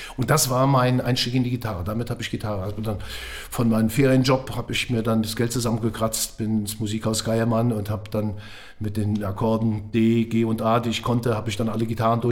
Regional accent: Eifel, Germany; ich bin in der Eifel groß geworden

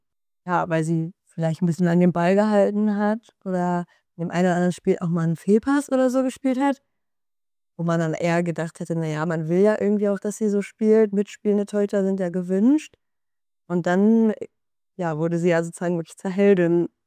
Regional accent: Krefeld, North Rhine-Westphalia, Germany; Also ich komme ja ursprünglich aus NRW, bin in Krefeld aufgewachsen

